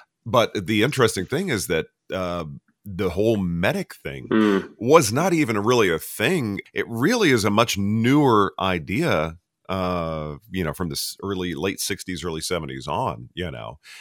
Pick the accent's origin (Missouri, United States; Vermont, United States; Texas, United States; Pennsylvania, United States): Texas, United States; Well, you know, growing up in Texas, you remember, you know, if you went to a proper public school, one day out of the week, you're having chicken fried steak.